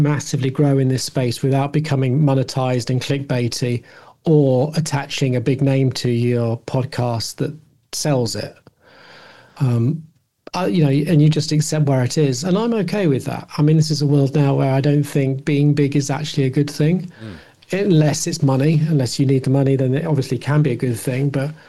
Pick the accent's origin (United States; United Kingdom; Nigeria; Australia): United Kingdom